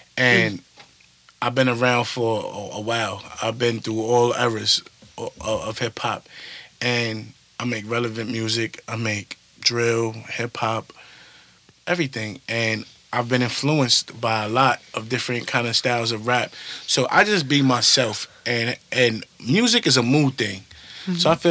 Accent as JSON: {"language": "English", "town": "Staten Island", "region": "New York", "country": "United States", "said": "So me being in Staten Island, I'm from Park Hill. So … was very big growing up, and these are guys that we seen on the block."}